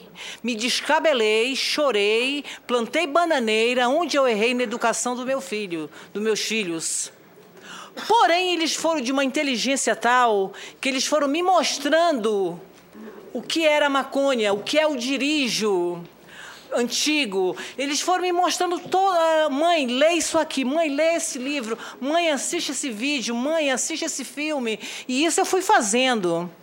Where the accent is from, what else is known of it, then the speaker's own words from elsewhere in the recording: São Paulo, Brazil; Eu estou aqui, eu sou de São Paulo, estou aqui somente para fazer um depoimento.